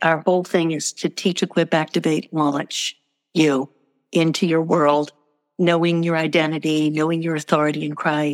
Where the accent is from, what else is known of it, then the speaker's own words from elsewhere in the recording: New Orleans, Louisiana, United States; And as a sophomore in high school, growing up in New Orleans, it was like, stop.